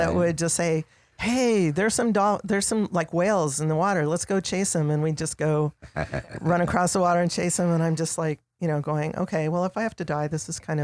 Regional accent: Albuquerque, New Mexico, United States; Well, you know, when I came from Albuquerque, I was not, you know, a country girl.

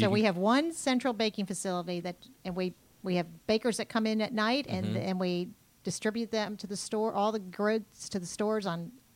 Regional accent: New Jersey, United States; now in Atlanta, United States; I am from New Jersey.

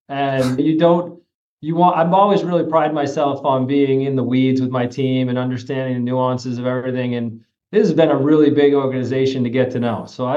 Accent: Northeast, United States; So you might tell from my accent, I'm from the Northeast.

